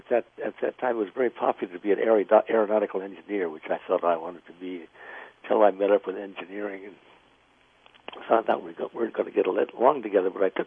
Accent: San Diego, California, United States; It's set in San Diego, which was my hometown.

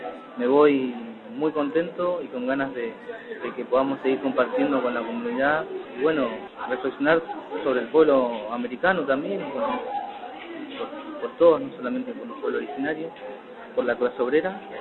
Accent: Moreno, Buenos Aires Province, Argentina; Precisamente yo crecí en Moreno

